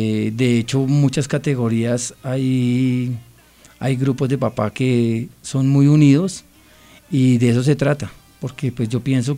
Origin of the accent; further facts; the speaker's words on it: Bogotá, Colombia; como bogotano que soy, pienso que quiero trabajar mucho por el fútbol capitalino